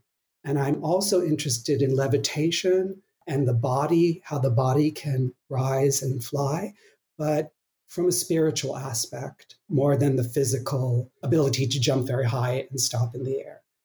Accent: Los Angeles, California, United States; this little queer Jewish boy growing up in West LA, that spoke to me.

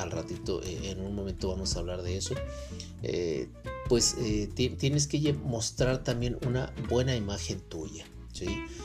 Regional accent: Tijuana, Baja California, Mexico; now in San Diego, United States; mi ciudad natal, que es Tijuana.

